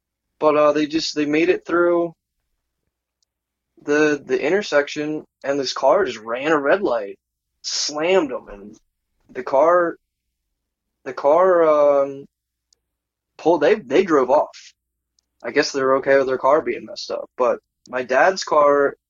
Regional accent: Maryland, United States; Yeah, I come from Maryland, where the roads are like golden paved.

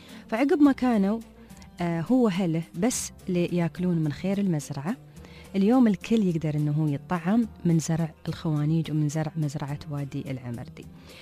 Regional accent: Ras Al Khaimah, United Arab Emirates; عندنا في راس الخيمة

